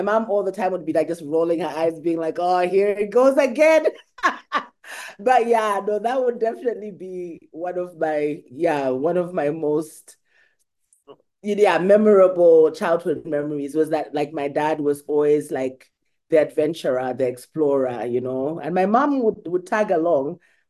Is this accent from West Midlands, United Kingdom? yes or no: yes; Coventry, West Midlands, United Kingdom; also born or lived in Lusaka, Zambia / Mafikeng, South Africa; I was born in Lusaka. We left when I was six, like I said, to go, and my mom was studying law in Coventry. So 6 to 12 in Coventry, so basically my whole entire primary school in Coventry.